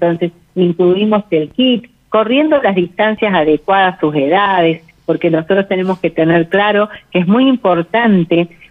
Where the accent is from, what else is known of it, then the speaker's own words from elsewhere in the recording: San Luis, Argentina; que tantas veces salimos los corredores de acá de San Luis a otras provincias, sí, a invitar a que vengan y conozcan nuestra provincia, nuestra ciudad